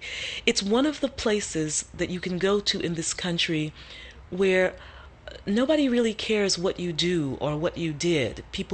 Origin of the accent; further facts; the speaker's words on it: New Orleans, Louisiana, United States; I was born and reared in New Orleans, and my family goes back to slavery and freedom there, and I'm going home.